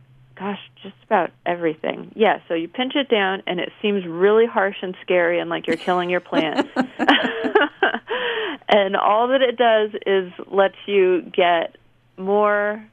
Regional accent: California, United States; You know, I grew up in California. It grows wild all over the place

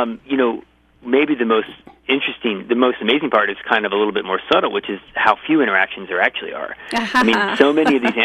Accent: Michigan, United States; Was growing up in Michigan and running around the woods in my backyard

